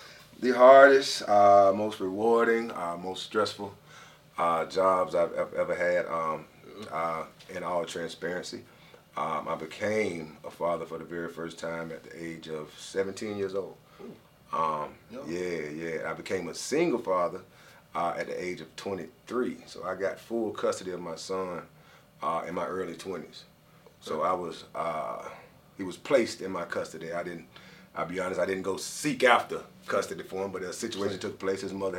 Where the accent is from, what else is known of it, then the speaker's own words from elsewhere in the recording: Tallahassee, Florida, United States; Of course, it's not riddled with complete success stories. Of course, I grew up in Tallahassee.